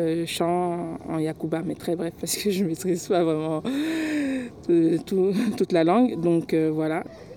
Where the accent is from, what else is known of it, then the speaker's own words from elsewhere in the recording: Montagnes, Côte d’Ivoire; now in Nanterre, France; 38 ans, maman de 2 enfants, je suis ivoirienne de l'Ouest, précisément de la région des 18 montagnes, donc de l'ethnie Yacouba.